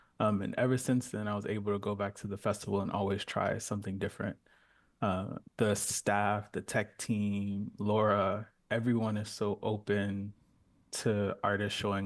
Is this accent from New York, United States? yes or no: yes; Brooklyn, New York, United States; Yeah, I grew up in Brooklyn and my dad was a DJ.